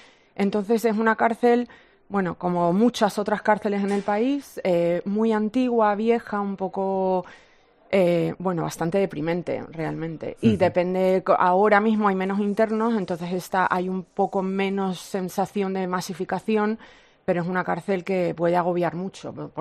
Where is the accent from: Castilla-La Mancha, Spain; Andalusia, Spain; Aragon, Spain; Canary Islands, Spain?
Canary Islands, Spain; Lanzarote; moved away as an adult; now in United States; Soy de Lanzarote, sí.